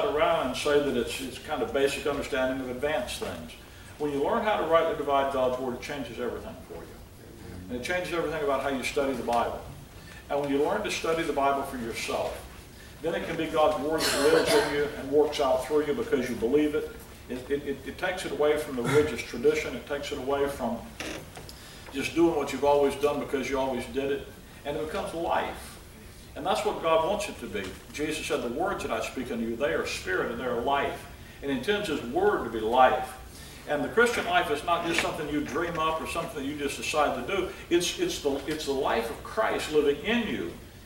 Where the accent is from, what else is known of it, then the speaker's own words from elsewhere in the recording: Mobile, Alabama, United States; My family, we're from Mobile over in Alabama, and we're down here for the holidays